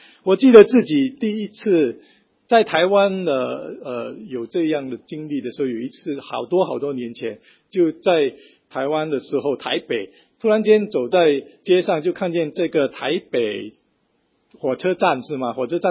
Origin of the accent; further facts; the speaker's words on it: Singapore; 我们新加坡人在这一方面实在是天真的挺可爱的啦